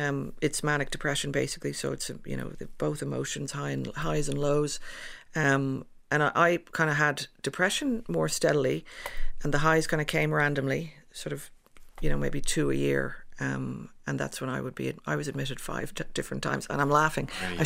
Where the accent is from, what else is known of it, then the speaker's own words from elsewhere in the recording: Ireland; "Doctor, I'm not bipolar at all. I'm Irish."